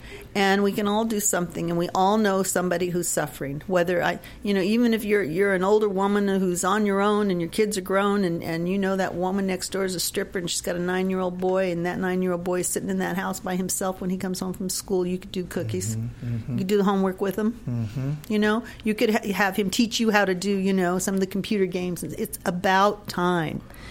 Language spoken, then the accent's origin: English; Carson, California, United States; I grew up in Los Angeles and I grew up in Carson. We used to play football on the streets